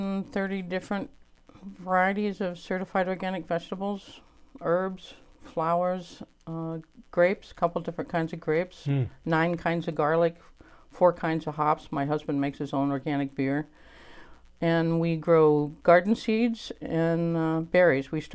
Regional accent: Oklahoma, United States; I mean, I grew up in Oklahoma, and my husband's been trying to grow okra for me forever

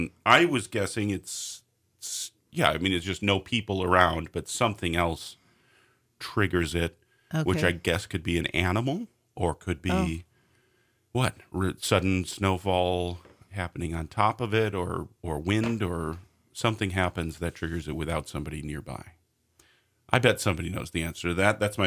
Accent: Minneapolis, Minnesota, United States; I'm from Minneapolis. All we know about is heartbreak.

